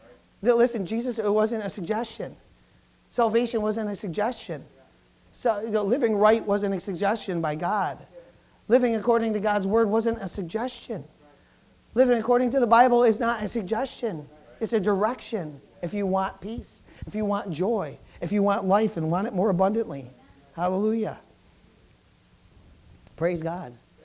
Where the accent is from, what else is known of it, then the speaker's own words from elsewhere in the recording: Jamestown, United States; You know, I grew up in Jamestown, lived in Jamestown, but that doesn't mean I can't come here and live here too.